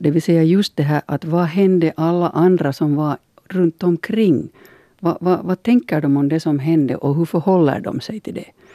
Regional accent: Finland; det här är nu kanske min finlandssvenska bakgrund spelar in här.

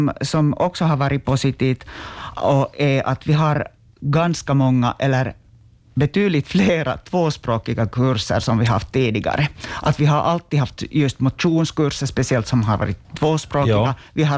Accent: Vaasa, Ostrobothnia, Finland; also born or lived in Turku; Alltså, jag är liksom infödd Vasabo, men har bott ganska länge i Åbo. Sen när jag startade studera där i mitten av 80-talet.

